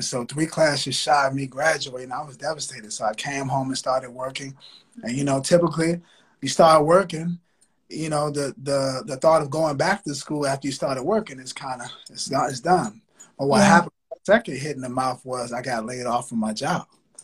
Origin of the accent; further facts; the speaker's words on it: Richmond, Virginia, United States; I'm from Richmond, Virginia, born and raised.